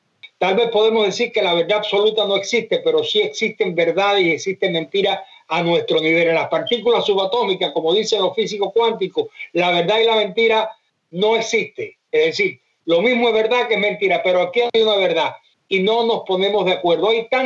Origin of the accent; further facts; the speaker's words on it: Cuba; Yo no estoy parafraseando a un dicho político de mi país de origen, que es Cuba.